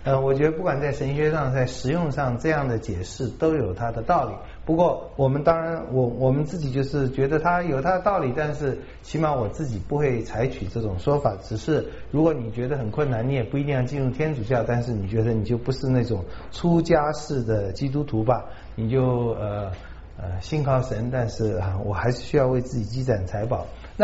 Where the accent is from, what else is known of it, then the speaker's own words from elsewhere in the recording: China; 那个目标对我们中国人，对全世界所有没有安全感的人